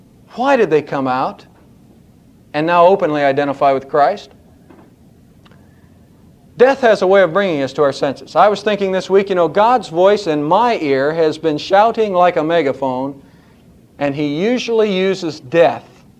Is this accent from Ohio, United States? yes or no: yes; Ohio, United States; In a few weeks, I'm going to be visiting my hometown up in Ohio